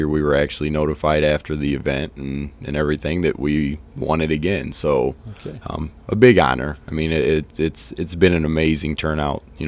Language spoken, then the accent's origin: English; Fort Wayne, Indiana, United States; me and my brother growing up in Fort Wayne, diehard Notre Dame fans